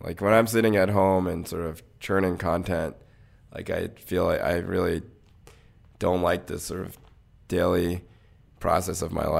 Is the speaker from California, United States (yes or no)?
no; North Carolina, United States; I grew up in North Carolina. So there were plenty of racist people who would make me aware that I was not white.